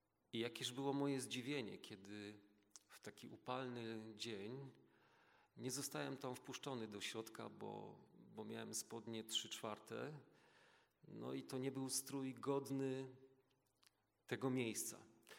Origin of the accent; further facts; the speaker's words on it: Wisła, Silesian Voivodeship, Poland; pochodzę z Wisły, on wiązał z tym takie nadzieje. To taka malutka mieścinka, malutka społeczność, tam wszyscy się znali.